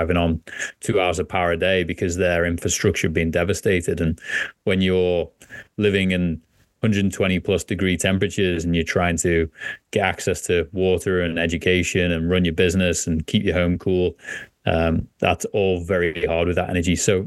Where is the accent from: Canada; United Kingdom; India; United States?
United Kingdom; Liverpool, North West England; You can tell from my accent, originally from Liverpool, England.